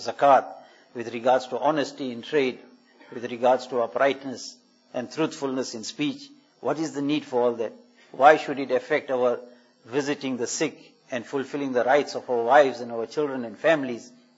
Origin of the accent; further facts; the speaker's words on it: South Africa; I come from South Africa, you come from London